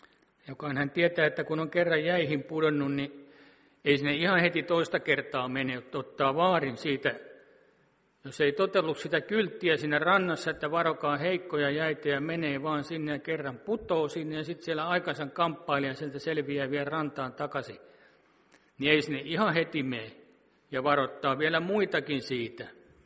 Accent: Tampere, Pirkanmaa, Finland; now in Helsinki, Finland; Joo, mä oon itse Tampereelta lähtöisin

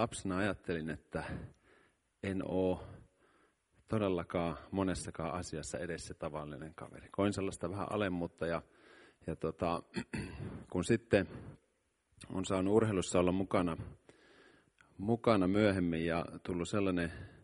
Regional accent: Hankasalmi, Central Finland, Finland; Eli synnyin Jyväskylän keskussairaalassa, ja Hankasalmella on asunut lapsuuden niin, että koulut on käynyt siellä ylioppilaaksi asti.

